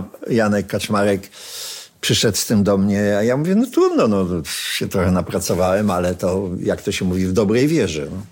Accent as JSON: {"language": "Polish", "town": "Sosnowiec", "region": "Silesian Voivodeship", "country": "Poland", "said": "Łączy nas to, że jesteśmy chłopcami z Sosnowca."}